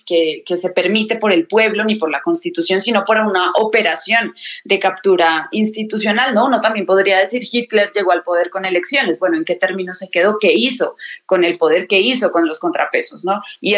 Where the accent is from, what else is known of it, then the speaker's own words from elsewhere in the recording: Colombia; es una condena que hay que celebrar como pueblo colombiano